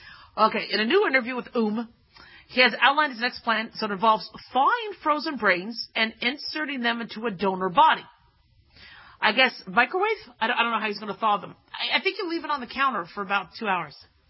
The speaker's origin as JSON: {"language": "English", "region": "Arizona", "country": "United States", "tie": "born or raised there", "said": "Oh, okay, if this is in Arizona, I grew up in Arizona. It's so damn hot there."}